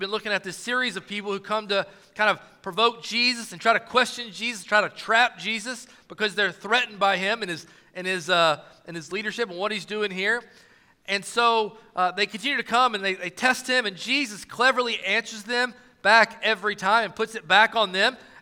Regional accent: Knoxville, Tennessee, United States; I grew up in Knoxville, Tennessee. I'm a country guy.

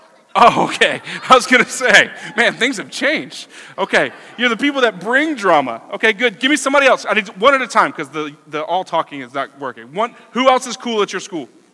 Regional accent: Florida, United States; now in North Carolina, United States; And I'm originally from Florida, so I'm not a North Carolinian. Other Floridians, respect.

